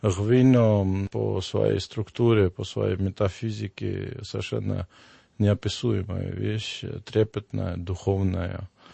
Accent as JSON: {"language": "Russian", "country": "Georgia", "said": "То есть мы, грузины, забрали обратно."}